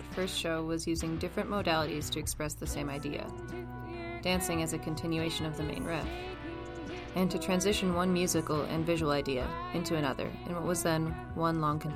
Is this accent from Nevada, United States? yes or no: no; Milwaukee, Wisconsin, United States; moved away as an adult; now in Salt Lake City, United States; I came from Milwaukee, Wisconsin to Salt Lake in 2009 to attend the ballet department at the U.